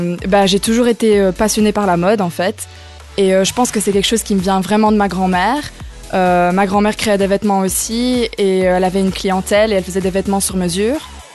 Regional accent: Beaufays, Wallonia, Belgium; now in England, United Kingdom; De Beaufailly.

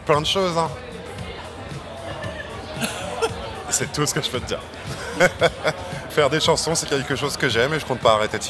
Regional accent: Egypt; J'ai grandi en Égypte, donc on allait en vacances avec ma famille à la mer Rouge

